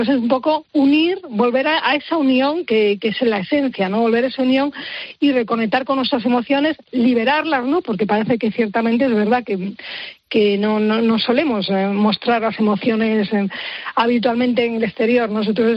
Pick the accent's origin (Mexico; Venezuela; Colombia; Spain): Spain; Galicia; en gallego concretamente, que yo soy de Galicia, eu es yo